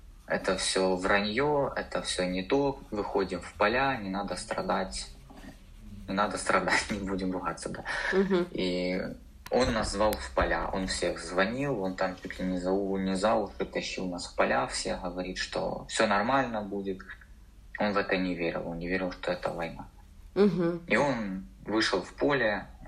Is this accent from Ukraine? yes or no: yes; Blahodatne, Mykolaiv Oblast, Ukraine; То есть, ну, я вообще родом с Благодатного.